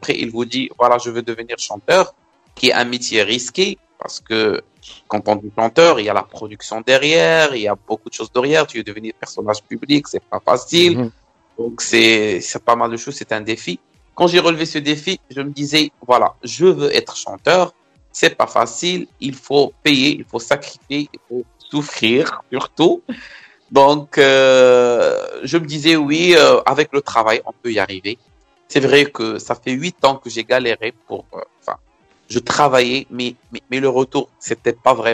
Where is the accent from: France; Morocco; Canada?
Morocco; Salé, Rabat-Salé-Kénitra; je suis né à Rabat en 1985. J'ai grandi à la ville de Salé. J'ai fait mes études à Salé.